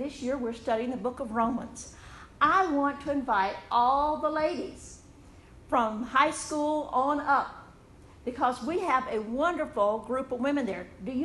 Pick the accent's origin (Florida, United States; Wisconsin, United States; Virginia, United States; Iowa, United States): Virginia, United States; Abilene; We're back home, you know, in Charlotte County. I grew up in Abilene, right just up the road.